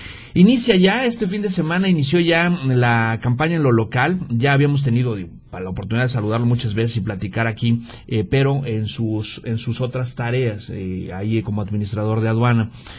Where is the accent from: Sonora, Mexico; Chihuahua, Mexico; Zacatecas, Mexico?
Sonora, Mexico; Nogales; also born or lived in Mexico City; Soy nogalense, pero nací en Ciudad de México, porque los nogalenses nacemos donde se nos da la gana. Así, ¿no? Y en este caso, son casi 40 años viviendo en Nogales.